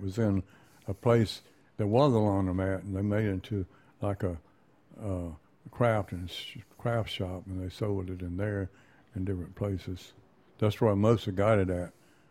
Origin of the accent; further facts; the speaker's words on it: Winter Haven, Florida, United States; also born or lived in Vidalia, Georgia; I was born in Winter Haven, Florida. Part of my childhood is Winter Haven, about 6 years, something like that, is Winter Haven, Florida. Then I came to Georgia, Vidalia, Georgia, and I lived there a while, and then I come up here.